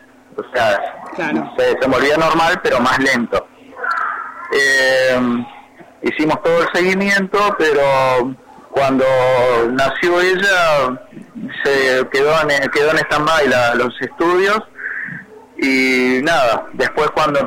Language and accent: Spanish; Paso de los Libres, Corrientes, Argentina; now in Buenos Aires, Argentina; Yo soy de procedencia de Paso de los Libres.